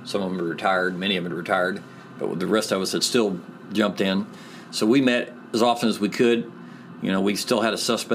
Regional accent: Angola, Louisiana, United States; This is news to me, and I'm from Angola.

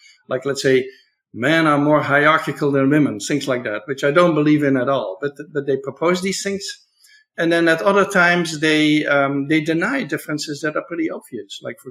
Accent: Netherlands; I'm from the Netherlands, and debate about homosexuality I've never understood, because homosexual love was legal in the Netherlands for more than two centuries.

